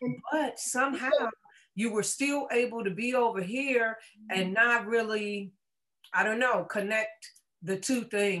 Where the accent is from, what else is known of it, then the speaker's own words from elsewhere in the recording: Washington, District of Columbia, United States; how blessed I was to be born and raised in DC.